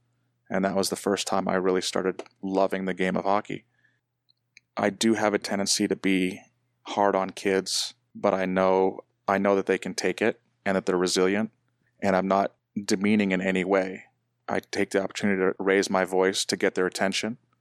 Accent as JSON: {"language": "English", "region": "New Hampshire", "country": "United States", "tie": "born or raised there", "said": "So growing up in New Hampshire, I pretty much had three sports that I enjoyed playing"}